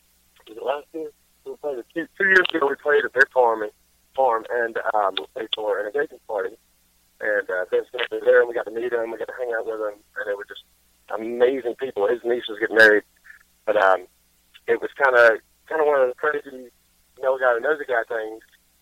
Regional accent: Greenwood, South Carolina, United States; I was in a touring band called the … from my hometown in Greenwood, South Carolina.

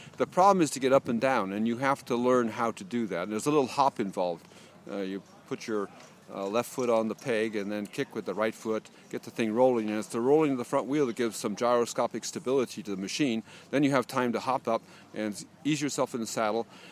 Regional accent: New Jersey, United States; I come from New Jersey in the United States.

